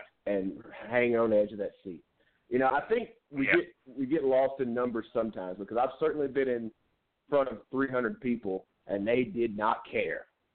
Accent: Alabama, United States; I need to think no further back than when I was growing up in Alabama. I saw one independent wrestling show in the 18, 19 years that I lived in Alabama.

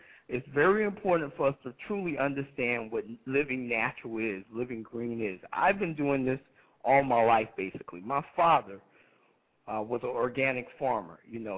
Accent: Atlanta, Georgia, United States; Yes, I'm from Atlanta. I'm an organic farmer.

